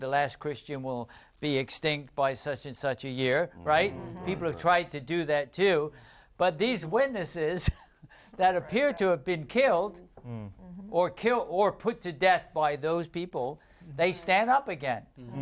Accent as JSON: {"language": "English", "town": "Bristol", "region": "South West England", "country": "United Kingdom", "tie": "born there", "said": "This is the time I was born in Bristol, England."}